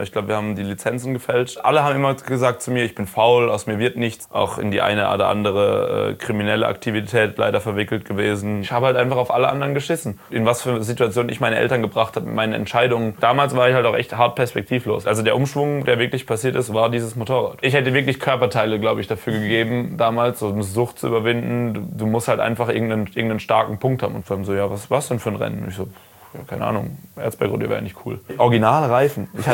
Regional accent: Karlsruhe, Baden-Württemberg, Germany; ich komme aus Karlsruhe

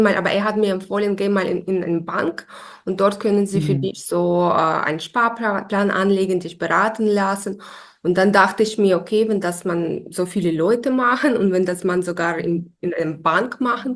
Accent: Ukraine; now in Germany; Ich komme aus der Ukraine, ich wohne aber schon seit 10 Jahren in Deutschland.

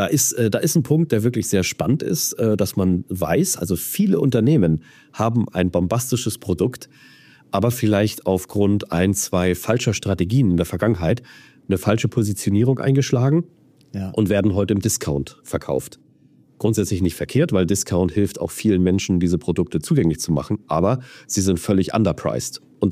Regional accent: Hamburg, Germany; ich komme ja aus Hamburg.

